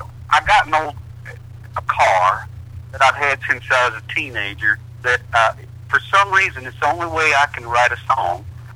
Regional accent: Mooney's Gap, Tennessee, United States; I grew up in East Tennessee, in Mooney's Gap in Cock County, right in the midst of the Smoky Mountains there.

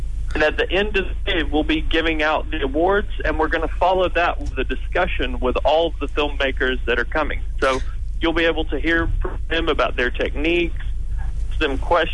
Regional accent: Lookout Mountain, Tennessee, United States; Just outside of Chattanooga, Tennessee, a place called Lookout Mountain.

